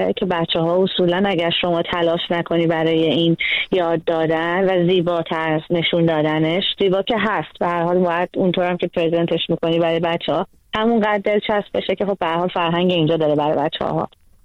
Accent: Iran; moved away; یعنی از روزی که از ایران اومدم بیرون همیشه یه بخش بزرگی از زندگیمه

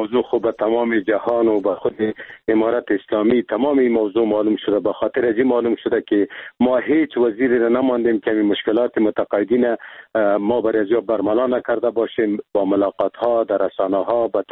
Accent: Afghanistan; born or raised there

